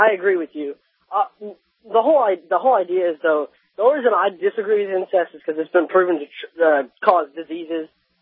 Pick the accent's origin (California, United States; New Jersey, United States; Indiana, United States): Indiana, United States; Evansville; I'm a Christian. I'm from Evansville, too, and so I really had to put my two cents in.